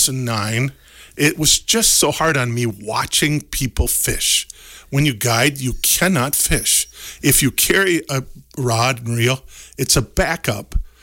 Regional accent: Gays Mills, Wisconsin, United States; also born or lived in Germany; That was my hometown. Correct. Mm-hmm. Gaze Mills.

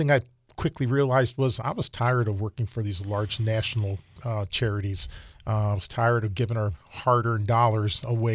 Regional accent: Ohio, United States; I'm a transplant. I'm originally from Ohio.

